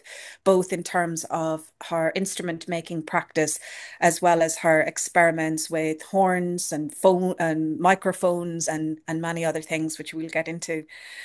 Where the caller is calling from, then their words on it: São Paulo, Brazil; I'm beaming in from Brazil, São Paulo. Yes, from the living room of my mate's house.